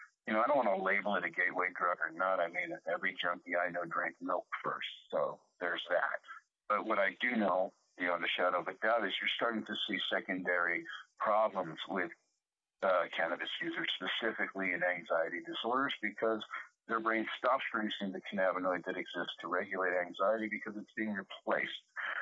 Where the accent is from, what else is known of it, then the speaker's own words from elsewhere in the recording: California, United States; I remember smoking weed young. Everybody smoked weed. I grew up in California